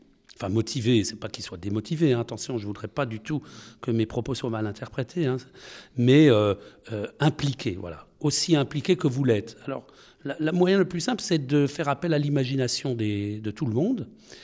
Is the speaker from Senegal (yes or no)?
no; Colmar, Grand Est, France; Je suis pas strasbourgeois, je suis colmarien. Je suis alsacien